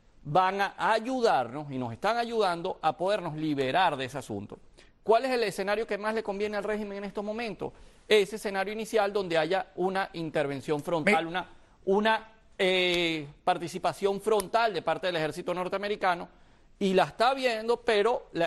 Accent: Venezuela; Como activistas venezolanos

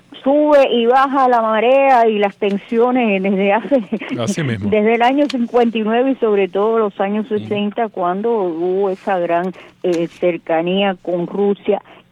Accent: Cuba; los que estamos en el medio, lamentablemente, somos los cubanos que tenemos que padecer toda esa situación.

